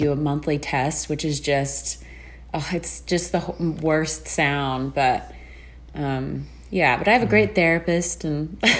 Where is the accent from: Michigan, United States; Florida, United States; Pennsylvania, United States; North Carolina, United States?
Florida, United States; and I grew up in South Florida, so I'm familiar with natural disasters and hurricanes and stuff